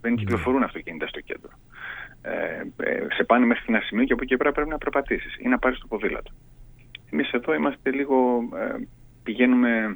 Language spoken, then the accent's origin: Greek; Heraklion, Crete, Greece; Εγώ κατάγομαι από το Ηράκλειο και υπάρχει ένα αντίστοιχο πρόβλημα εκεί.